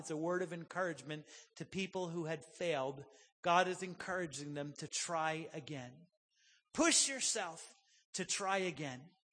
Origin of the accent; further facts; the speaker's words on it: Midwest, United States; When my wife and I moved here in 1996, we came from the Midwest